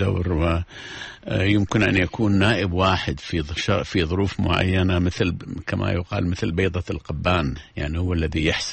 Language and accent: Arabic; Iraq; أنا كمواطن عراقي، كناخب عراقي